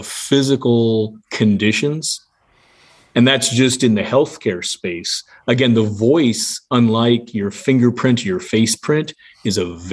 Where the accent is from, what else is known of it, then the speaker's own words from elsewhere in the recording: Seattle, Washington, United States; I grew up in Seattle. It's a pop in Seattle.